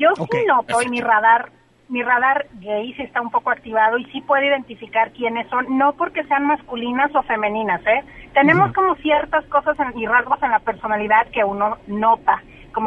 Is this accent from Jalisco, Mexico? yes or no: yes; Puerto Vallarta, Jalisco, Mexico; soy de Puerto Vallarta.